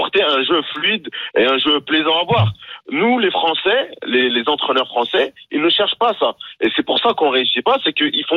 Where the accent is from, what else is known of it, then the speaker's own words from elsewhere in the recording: Lyon, Auvergne-Rhône-Alpes, France; moi, je suis lyonnais